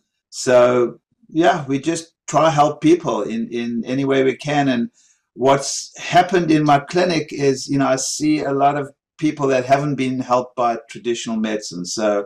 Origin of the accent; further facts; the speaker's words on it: South Africa; growing up in South Africa, during apartheid, and being, you know, came from a very political family that was against apartheid.